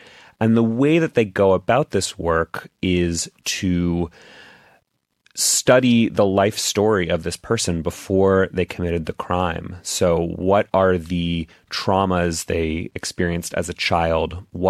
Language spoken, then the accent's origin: English; Texas, United States; I grew up in Texas